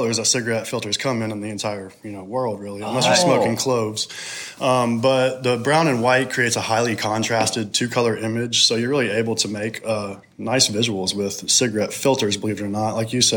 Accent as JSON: {"language": "English", "town": "Gulf Shores", "region": "Alabama", "country": "United States", "said": "So I'm from Gulf Shores originally"}